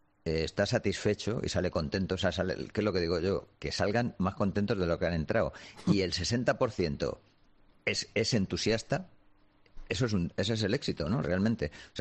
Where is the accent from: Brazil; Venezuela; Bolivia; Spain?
Spain; Sí, en España somos muy envidiosos